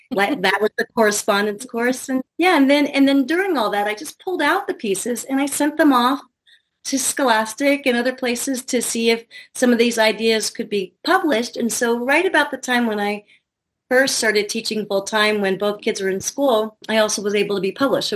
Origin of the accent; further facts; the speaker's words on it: New Jersey, United States; but I was born in New Jersey, upper New Jersey, which is very beautiful and rural. And we lived in a house in the woods by a lake.